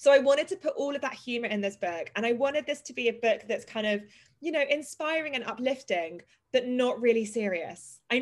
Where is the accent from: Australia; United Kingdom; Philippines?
United Kingdom; London; born there; I was born in London, like I am British as much as I'm Indian.